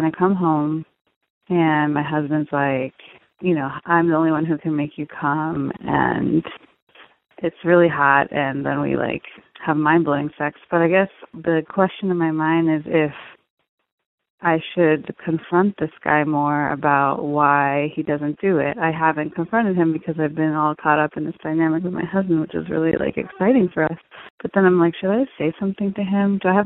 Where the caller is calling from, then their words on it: East Coast, United States; Hi, Dan. I'm calling from the East Coast, and I'm married.